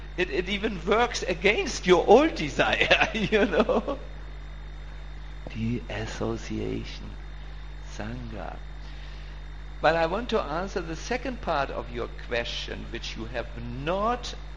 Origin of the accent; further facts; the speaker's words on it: Germany; I am from Germany, I'm not from India.